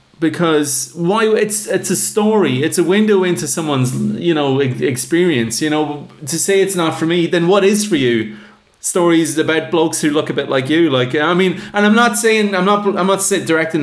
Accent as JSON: {"language": "English", "country": "Ireland", "said": "as an Irish person, I feel like I should say Morin"}